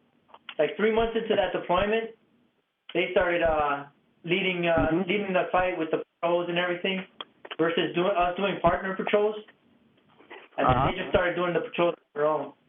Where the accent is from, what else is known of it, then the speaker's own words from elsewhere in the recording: Chicago, Illinois, United States; My wife's from Northbrook. I was born and raised in Chicago.